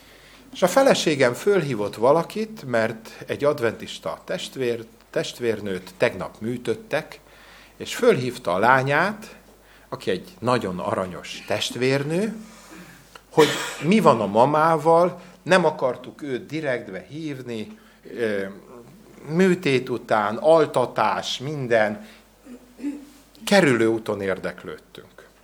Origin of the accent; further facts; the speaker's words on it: Budapest, Hungary; Egy ekkora gyülekezetben nőttem föl, mint a ti gyülekezetetek, egy budapesti gyülekezet.